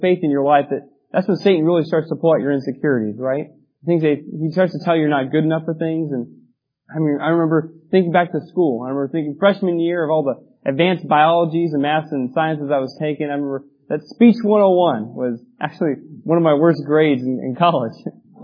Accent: Banning, California, United States; my wife and we grew up in California. My wife in the LA area, and I was more towards Banning, California. I don't know, Palm Springs area.

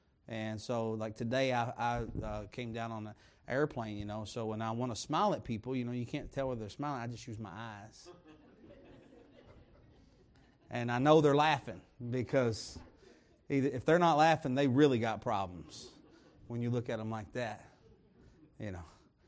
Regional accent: Kentucky, United States; That's where I'm from, though. I'm from Southeast Kentucky, and it's that's the kind of way that things are.

